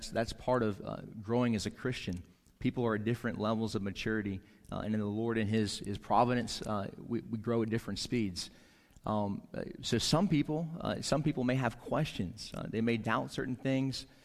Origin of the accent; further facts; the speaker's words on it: United States; because I'm an American, I love this land